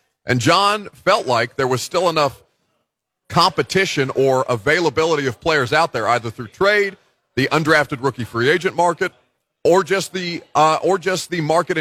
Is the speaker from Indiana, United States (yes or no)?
yes; Indiana, United States; and I'm from Indiana, so a lot of the people in my life are Colts fans.